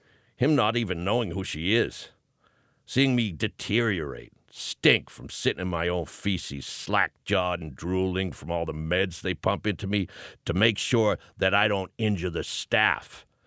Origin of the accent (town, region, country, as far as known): Boston, Massachusetts, United States